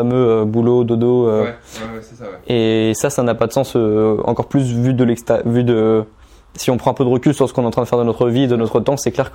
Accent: Normandy, France; moi je suis originaire de Normandie. Mec, autour de moi, dans mon entourage en Normandie, dans ma ville de 9000 habitants

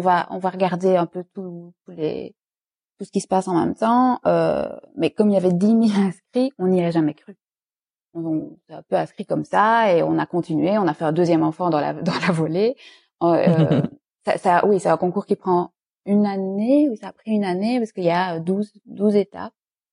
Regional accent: Liège, Wallonia, Belgium; Je suis francophone de Belgique, je ne suis pas française, de Liège, plus exactement. Je suis mariée avec un Belge néerlandophone que j'ai rencontré parce que j'ai travaillé presque 10 ans à Bruxelles.

